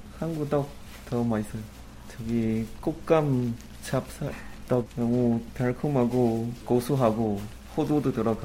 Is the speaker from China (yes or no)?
yes; China; Korean is a second language; now in South Korea; 중국에서 왔습니다. 두 달 정도 되었습니다.